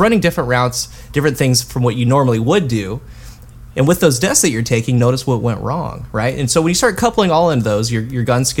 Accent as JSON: {"language": "English", "region": "Texas", "country": "United States", "tie": "born or raised there", "said": "I grew up in Southern Texas, right?"}